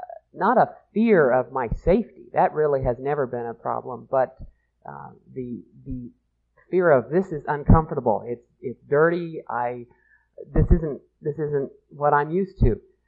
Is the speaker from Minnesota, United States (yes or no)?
no; Kansas, United States; I grew up in Kansas, and so I'm a country girl.